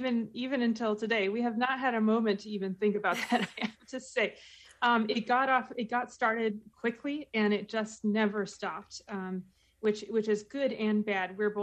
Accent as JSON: {"language": "English", "town": "Fairbanks", "region": "Alaska", "country": "United States", "said": "I'm actually from Fairbanks originally, but I have been coming to the Alaska Folk Fest since I was 11 years old."}